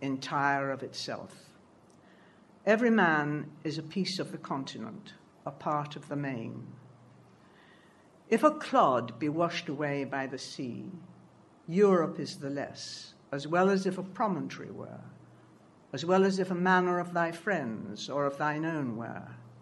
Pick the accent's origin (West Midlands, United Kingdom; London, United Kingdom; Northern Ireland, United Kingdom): London, United Kingdom; accent: Cockney; Poetry came when I started having to do poetry to get rid of my accent, to go to festivals so that people were accepting me as not having a Cockney accent.